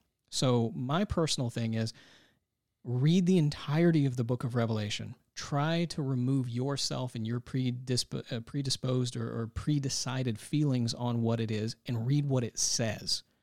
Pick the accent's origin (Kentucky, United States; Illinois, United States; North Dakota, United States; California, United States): Kentucky, United States; also born or lived in Tennessee; I'm from Kentucky.